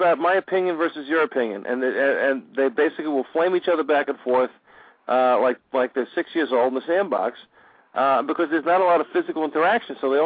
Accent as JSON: {"language": "English", "region": "New York", "country": "United States", "said": "Okay, I'm coming from New York here."}